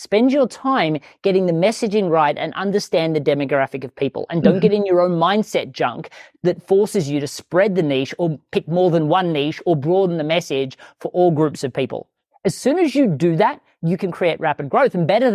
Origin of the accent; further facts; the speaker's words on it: Australia; moved away as an adult; now in United States; I was terrified moving from Australia to the US.